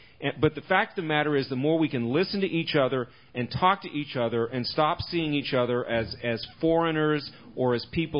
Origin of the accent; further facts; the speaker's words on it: Washington, District of Columbia, United States; I'm from Washington, D.C. I go back there